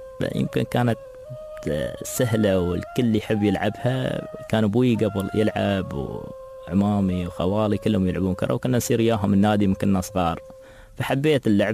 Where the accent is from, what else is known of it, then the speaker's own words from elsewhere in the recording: United Arab Emirates; والله أتمنى أن الرياضة توصل للعالمية عندنا في الإمارات